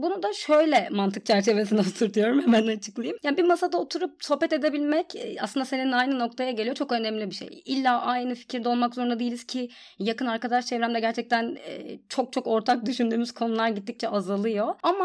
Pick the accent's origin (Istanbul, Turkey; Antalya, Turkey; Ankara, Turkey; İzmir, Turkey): Antalya, Turkey; Ben küçük bir şehirde büyüdüm. Yani Antalya'mıza küçük diyorum ama gerçekten küçük. Yani şimdi bir masada otursak herkes herkesi bir şekilde tanır.